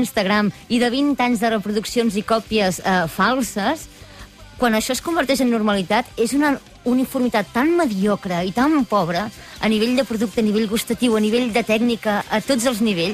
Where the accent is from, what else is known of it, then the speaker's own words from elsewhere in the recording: Catalonia, Spain; com a cuinera i com a cuinera catalana